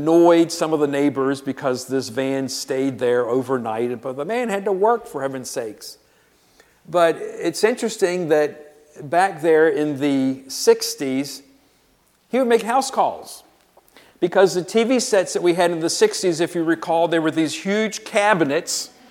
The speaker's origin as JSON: {"language": "English", "town": "Petersburg", "country": "United States", "tie": "born or raised there", "said": "I remember growing up in Petersburg. We were in a middle-class neighborhood. We had ranch houses that everybody's tearing down around here."}